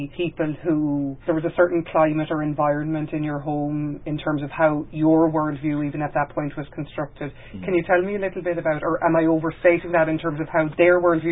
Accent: the South, United States; less so for me because I'm a little bit younger than you and I grew up in the South, yeah.

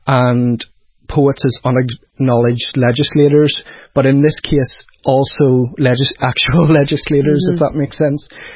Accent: Belfast, Northern Ireland, United Kingdom; now in England, United Kingdom; growing up in Belfast, I always had a sense of travel. I mean, I did a Fulbright in the States in Washington, D.C. for 2 years. And beyond that, I'd been in France, and I sort of travelled around a bit and thought I was well settled in England.

